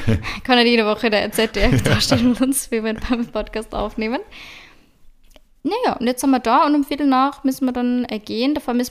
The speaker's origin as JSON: {"language": "German", "country": "Austria", "said": "Das ich bin Österreicherin."}